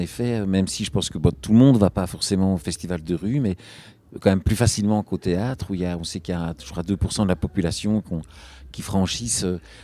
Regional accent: Belgium; accent: Belgian; comme j'ai quand même un accent belge, apparemment, moi je ne me rends pas compte, mais je crois que j'ai un accent belge

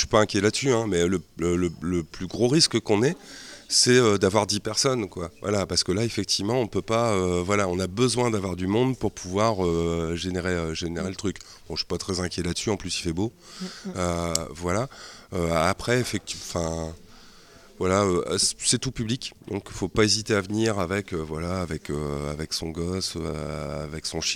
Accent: Amiens, Hauts-de-France, France; On vient de d'Amiens, Hauts-de-France.

